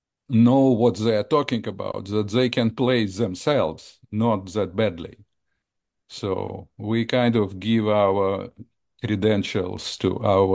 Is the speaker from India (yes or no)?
no; Russia; English is a second language; now in United States; I was born and trained in Russia, which is now not the nicest place to be. And I left Russia at 1987 and lived happily ever after for 37 years here in the United States.